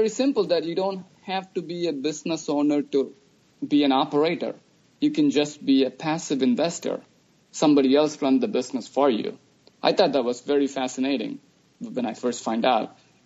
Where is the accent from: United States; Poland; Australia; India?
India; Chennai, Tamil Nadu; I'm from South India. I grew up in a place called Chennai.